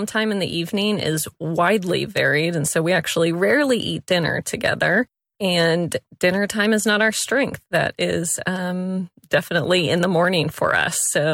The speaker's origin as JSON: {"language": "English", "town": "Raleigh", "region": "North Carolina", "country": "United States", "said": "I am from Raleigh, North Carolina."}